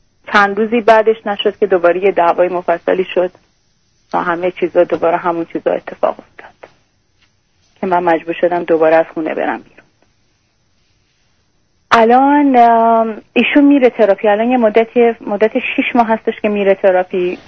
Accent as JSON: {"language": "Persian", "country": "Iran", "moved": "as an adult", "said": "ما از ایران اومدیم"}